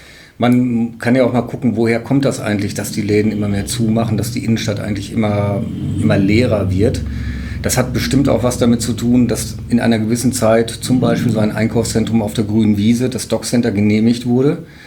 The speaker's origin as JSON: {"language": "German", "town": "Münster", "region": "North Rhine-Westphalia", "country": "Germany", "tie": "born there", "said": "Ich komme gebürtig aus Münster."}